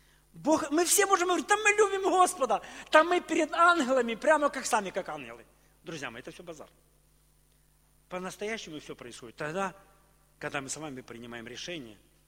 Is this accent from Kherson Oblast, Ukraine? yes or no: yes; Kherson, Kherson Oblast, Ukraine; мы из Херсона, и мы им как бы презентуем Херсон